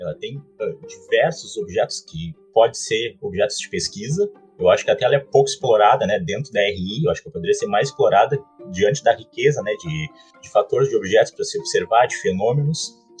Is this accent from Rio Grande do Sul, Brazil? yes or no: yes; Pelotas, Rio Grande do Sul, Brazil; eu tenho 33 anos, sou natural de Pelotas, Rio Grande do Sul, mas estou agora terminando o doutorado na Universidade Federal de Santa Catarina